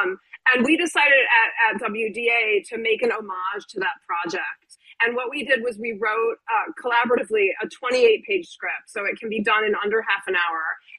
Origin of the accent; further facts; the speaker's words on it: Michigan, United States; now in Chicago, United States; I'm obviously in Chicago, I'm actually in Illinois, but I'm from Michigan.